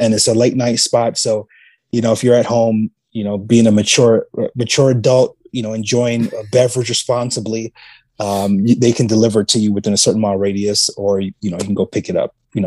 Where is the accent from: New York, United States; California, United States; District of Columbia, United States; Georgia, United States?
New York, United States; being born and raised in New York, even though we went to certain things, we didn't always do the touristy things.